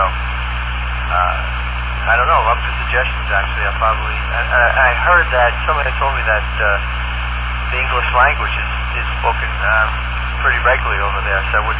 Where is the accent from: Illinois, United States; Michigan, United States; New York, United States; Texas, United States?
New York, United States; I grew up on Queens, Long Island, Queens, Nassau, right on the border.